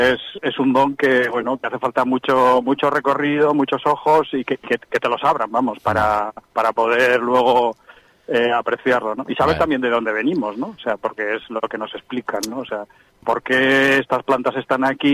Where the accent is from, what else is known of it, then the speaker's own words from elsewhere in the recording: Bilbao, Basque Country, Spain; moved away as an adult; now in Madrid, Spain; Pues soy de Bilbao, pero ya por exilio laboral vivo ya desde hace mucho tiempo en Madrid.